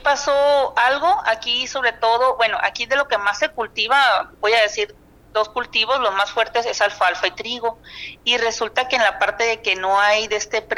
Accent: Culiacán, Sinaloa, Mexico; por allá en mi tierra de Culiacán, ¿no? Y de todo Sinaloa

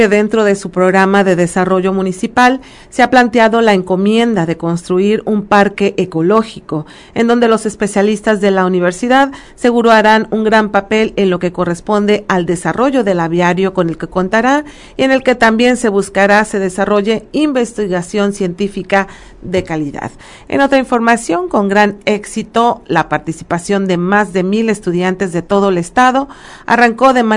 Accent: Mexico; un símbolo que nos representa y nos une como nación mexicana

